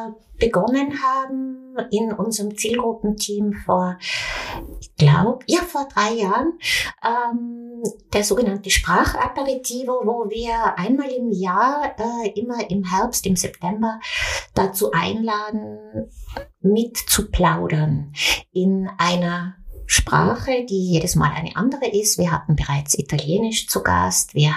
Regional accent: Innsbruck, Tyrol, Austria; Und mein Vater war Österreicher. Wir sind hier in Österreich, in Innsbruck, aufgewachsen. Aber wir waren natürlich auch ganz oft in Belgien bei meiner Großmutter.

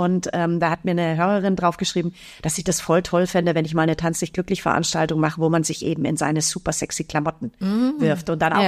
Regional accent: Eichenau, Bavaria, Germany; Ich komme auch aus Hinterkruxelhausen. Ich meine, ich komme aus Fürstenfeldbruck. Ich sag's immer, damit es ein bisschen cooler klingt, Fürstenfeldbrooklyn. Ja, ich bin aber aufgewachsen in Eichenau, das ist der Nebenort. Also es sind wirklich ein Mini-Ort.

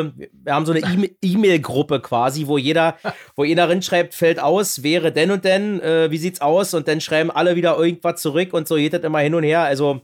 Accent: Frankfurt, Brandenburg, Germany; now in Berlin, Germany; ich komme aus Frankfurt-Oder

